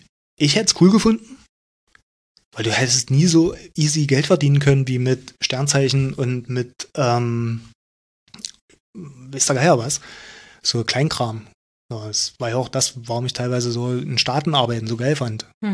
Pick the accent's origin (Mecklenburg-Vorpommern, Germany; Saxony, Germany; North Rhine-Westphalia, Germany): Saxony, Germany; Leipzig; Nee, ich komme aus Leipzig.